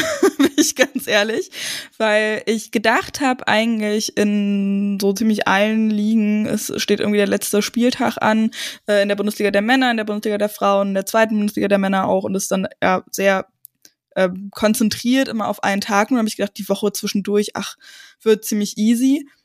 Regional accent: Brandenburg, Germany; Ich komme aus Brandenburg, Berlin so

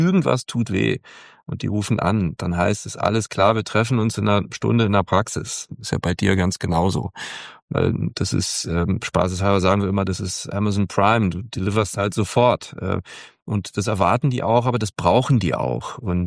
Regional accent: Hamburg, Germany; ich bin Hamburger, ich komme aus Hamburg und habe als 6-Jähriger in HSV-Bettwäsche geschlafen.

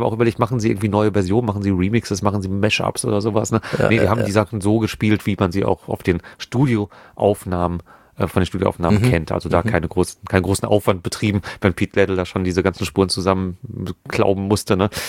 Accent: Hagen, North Rhine-Westphalia, Germany; Dass es hier in meiner Heimatstadt Hagen so etwas nicht gibt wie Plattenläden.

